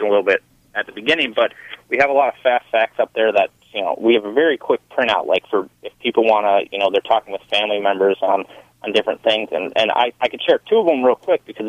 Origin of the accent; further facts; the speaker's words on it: Illinois, United States; But I'm from Illinois originally, so you can't get too much worse from there.